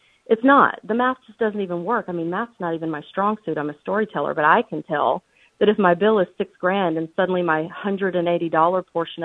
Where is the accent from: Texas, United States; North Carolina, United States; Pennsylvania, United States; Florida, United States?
Florida, United States; of course, I'm from Florida.